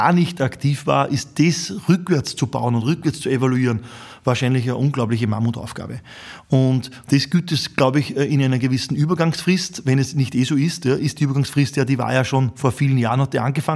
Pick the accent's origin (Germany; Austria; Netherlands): Austria; Upper Austria; in so einem alten oberösterreichischen industriellen, wo ich herkomme, Land